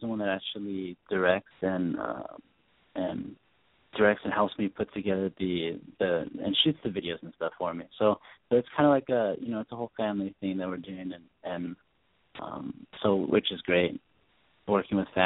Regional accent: Arizona, United States; Okay, so I am from Arizona, and as you know, it is always, It's probably cool in Arizona about maybe 4 months out of the year.

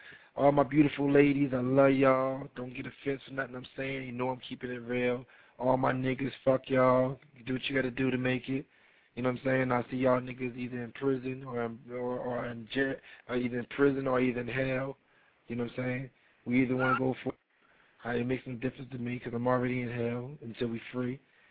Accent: New York, United States; now in Texas, United States; I'm out in Texas. You know what I'm saying? I'm from New York.

